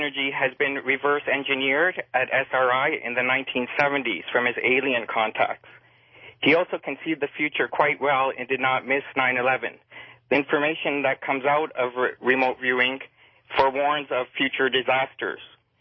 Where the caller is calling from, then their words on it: Toronto, Ontario, Canada; Hi, I'm calling from Toronto.